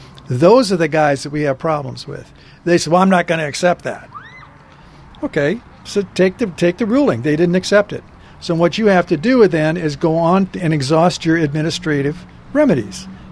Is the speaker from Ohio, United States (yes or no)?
yes; Ohio, United States; born there; because I was born in Ohio, so I'm an Ohioan, right?